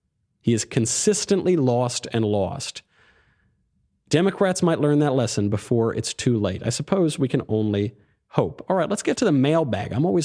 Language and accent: English; New York, United States; Pains me because I'm a New Yorker, but facts don't care about people's feelings